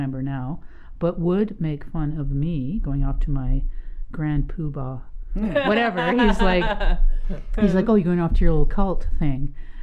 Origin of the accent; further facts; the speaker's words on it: Victoria, British Columbia, Canada; also born or lived in United States / Vancouver; I was born and raised in Victoria, left for a good decade, lived in America, toured with Broadway musicals, lived in Vancouver, worked in the Vancouver film scene.